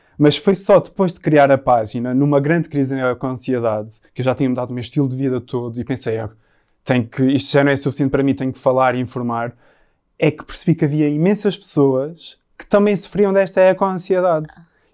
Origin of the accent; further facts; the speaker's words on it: Azores, Portugal; moved away; eu cresci nos Açores e sempre tive rodeado de natureza e depois, aos 12, 13 anos, fui para os escoteiros.